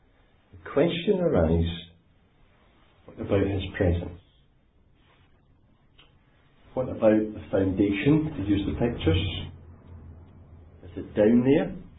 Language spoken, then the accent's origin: English; North West England, United Kingdom; when I was brought up down in Lancashire, we used to have a thing called a testimony meeting.